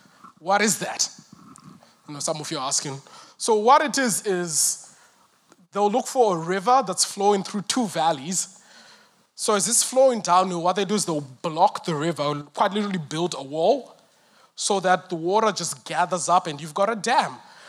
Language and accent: English; Zimbabwe; Yeah. So I'm from Zimbabwe. I grew up in Zimbabwe.